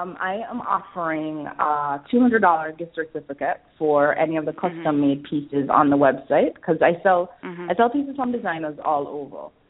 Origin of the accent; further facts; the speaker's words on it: Jamaica; Well, I am Jamaican